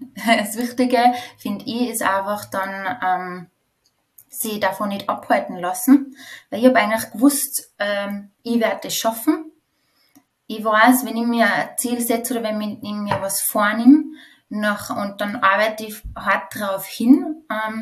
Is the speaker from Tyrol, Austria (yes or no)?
yes; Tyrol, Austria; ich bin in einem Bauernhof in Tirol aufgewachsen